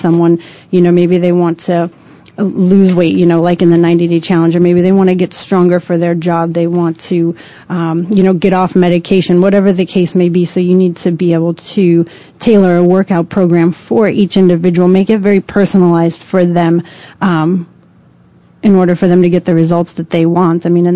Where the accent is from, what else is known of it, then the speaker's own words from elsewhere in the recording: Montana, United States; Like I said, I'm from Montana, so we have a different kind of fitness there.